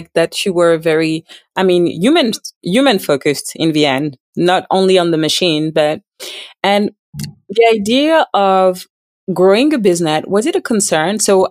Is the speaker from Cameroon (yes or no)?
yes; Cameroon; I'm from Cameroon, and the connection with that is we are both from, you know, immigrant descent.